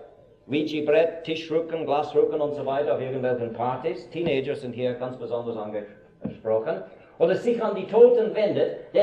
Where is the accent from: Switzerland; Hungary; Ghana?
Switzerland; aber bei uns in der Schweiz gibt es zunehmend okkulten Einflüssen in den Schulbüchern.